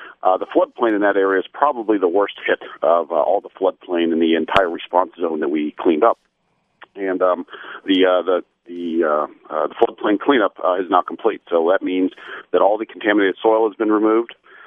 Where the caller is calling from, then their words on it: Ohio, United States; I'm actually calling from Ohio today. This is my first week back home for a week here.